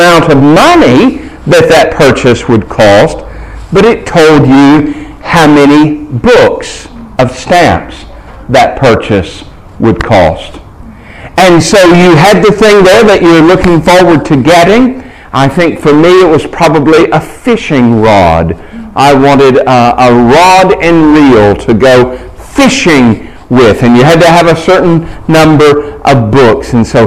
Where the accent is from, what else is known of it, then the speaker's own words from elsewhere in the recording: United States; The first time I came across the word redemption was when I was a little boy growing up in America, going to the supermarket with my mother.